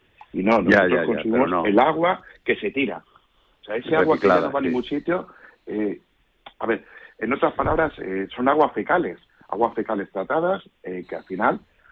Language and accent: Spanish; Madrid, Community of Madrid, Spain; ya sabéis que yo soy madrileño y no cambio esa temperatura por la vuestra ahora mismo